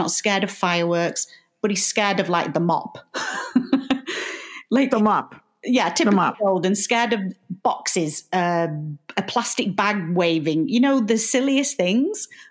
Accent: United Kingdom; You know, I'm British and I've got my British sense of humor

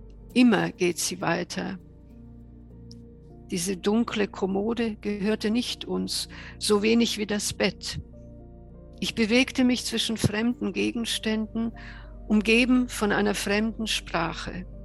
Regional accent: Ljubljana, Slovenia; Denn dieses Kapitel spielt in meiner Kindheit in Ljubljana. Und wir haben da im Haus meiner Tante gewohnt.

